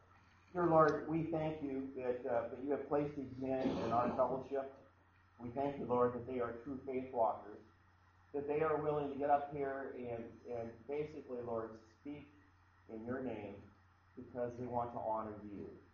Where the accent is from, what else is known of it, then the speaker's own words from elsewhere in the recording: Milwaukee, Wisconsin, United States; born there; I was born here in Milwaukee in 1943.